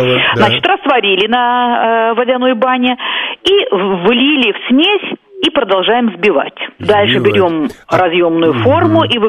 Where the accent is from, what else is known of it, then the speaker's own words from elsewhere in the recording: Belarus; Но мы, белорусы, на свой манер готовим ягодный чизкейк.